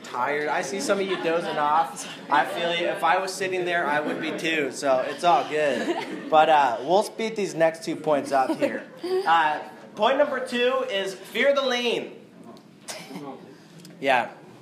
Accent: New York, United States; I am from New York, and so I have the mentality of I'm going to get what I want, and nobody's going to stop me

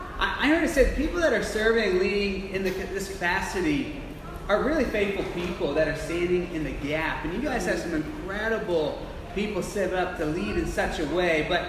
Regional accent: Colorado, United States; And I'm from Colorado.

